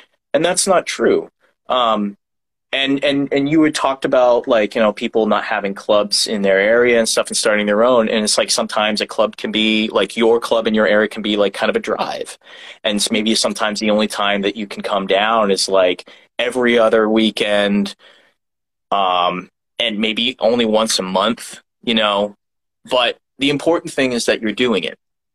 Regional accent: New Jersey, United States; born there; my uncle in New Jersey, because I was born in New Jersey, he was a wine salesman

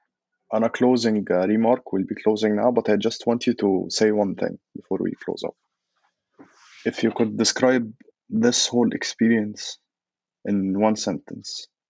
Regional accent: Egypt; accent: Egyptian; And I hope everyone would be able to understand my very Egyptian accent.

